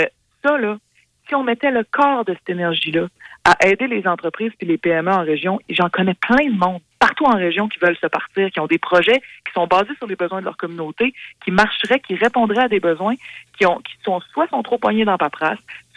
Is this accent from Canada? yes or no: yes; Quebec City, Quebec, Canada; Puis tu sais, moi, je viens de Québec, là.